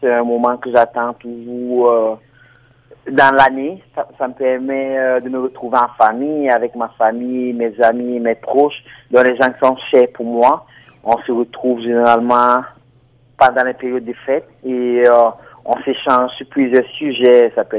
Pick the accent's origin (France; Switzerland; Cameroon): Cameroon; Oui, je suis originaire du Cameroun.